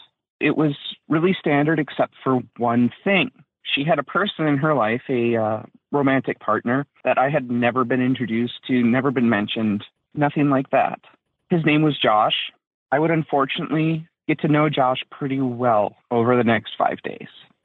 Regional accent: Minnesota, United States; now in Oklahoma, United States; from Minnesota. I currently live in Oklahoma.

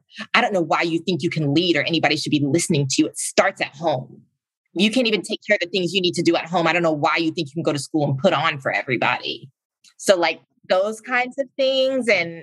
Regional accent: South Carolina, United States; I grew up in South Carolina. I went to school in Virginia, college in Virginia.

